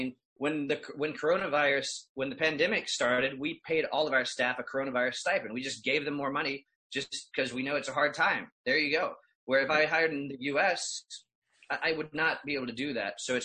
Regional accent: United States; I only hire in the Philippines, and I'm not a Filipino, I'm American.

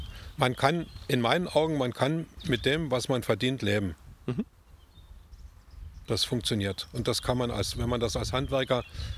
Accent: Görlitz, Saxony, Germany; Also ich bin ja hier geboren in Görlitz.

